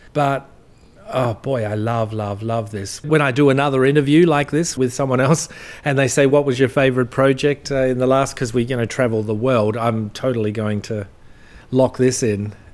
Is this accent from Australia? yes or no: yes; Australia; I'm an Australian boy